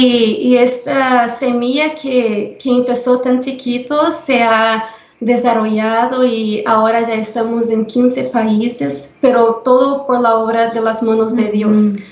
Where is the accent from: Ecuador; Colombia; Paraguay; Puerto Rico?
Paraguay; yo soy de Paraguay.